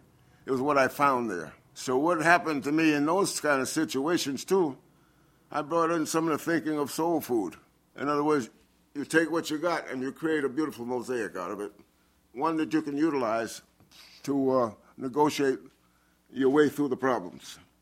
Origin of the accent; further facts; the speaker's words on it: Brooklyn, New York, United States; when I was young, growing up in Brooklyn, I had to protect myself.